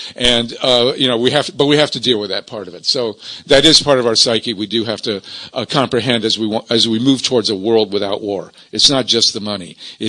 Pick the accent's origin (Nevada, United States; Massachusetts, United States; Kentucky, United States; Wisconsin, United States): Massachusetts, United States; Boston; born there; now in Columbus, United States; And although I was born in Boston, I have lived in Columbus, Ohio for many, many years.